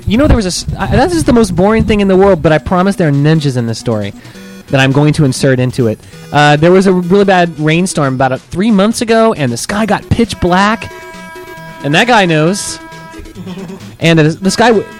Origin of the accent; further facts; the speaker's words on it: Oklahoma, United States; I'm from Oklahoma.